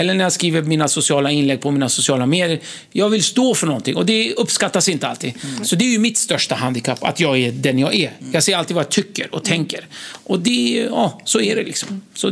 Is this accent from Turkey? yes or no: yes; Bismil, Diyarbakır Province, Turkey; now in Sweden; så jag född upp i bergen, men jag växte upp i Bismil.